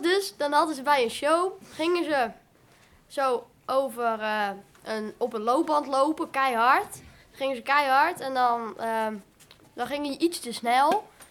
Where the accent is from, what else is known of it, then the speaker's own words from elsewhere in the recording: Belgium; Ik kom uit België.